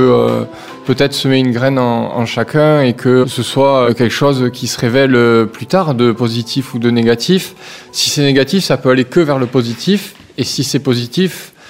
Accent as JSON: {"language": "French", "town": "Toulouse", "region": "Occitanie", "country": "France", "said": "Quand on est Toulousain comme moi et qu'on arrive à Sarcelles, qu'on ne connaît pas du tout la ville"}